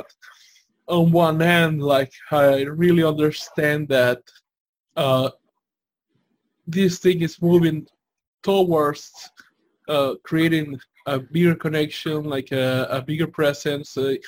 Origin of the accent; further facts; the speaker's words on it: El Salvador; Again, I'm from El Salvador.